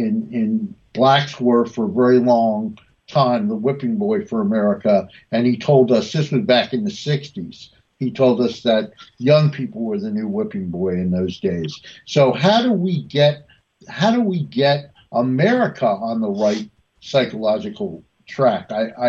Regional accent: Newark, New Jersey, United States; they act a lot differently than the black people in Washington, D.C. or Newark, New Jersey, which is my hometown.

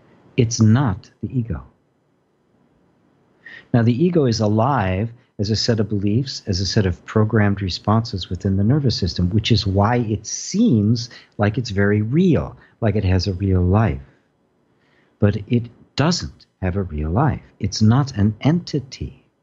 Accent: Midwest, United States; Okay, so I'm an Irish Catholic in the Midwest

